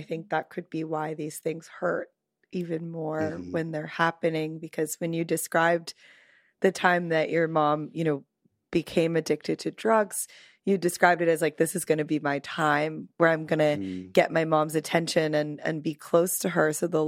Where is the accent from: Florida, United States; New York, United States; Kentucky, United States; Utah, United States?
Florida, United States; I'm from Florida, so I know that.